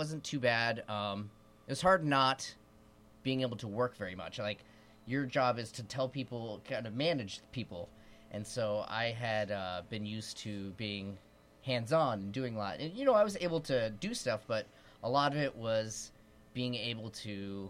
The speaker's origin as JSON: {"language": "English", "town": "Fairbanks", "region": "Alaska", "country": "United States", "tie": "born or raised there", "said": "where I grew up in Fairbanks, I mean, it's just a town."}